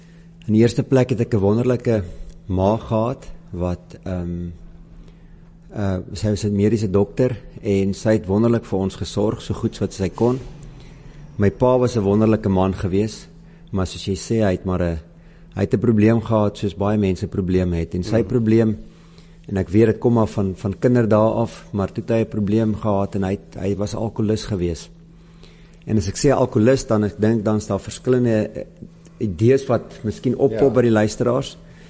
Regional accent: Bloemfontein, Free State, South Africa; moved away as an adult; also born or lived in Gauteng; now in George, South Africa; Die grootste deel van my lewe het ek in Bloemfontein gebly. Ek is gebore in Gauteng, maar toe ek so 12 jaar oud was, het ons Bloemfontein toe getrek, daar skool gegaan en weermag gedoen in Bloemfontein, ook universiteit daar klaargemaak en daar gebly tot 6 jaar terug.

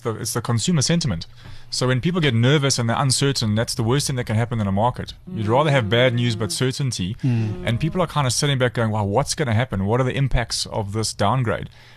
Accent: Durban, KwaZulu-Natal, South Africa; I am from Durban.

